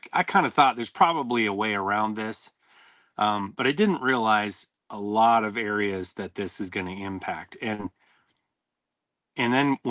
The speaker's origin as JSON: {"language": "English", "region": "Montana", "country": "United States", "tie": "born there", "said": "I was born in Montana, raised in some agriculture, managed a horse leasing company for 20 years."}